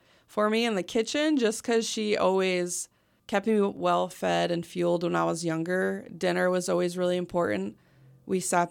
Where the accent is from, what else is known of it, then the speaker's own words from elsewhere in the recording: Germany; I grew up in Germany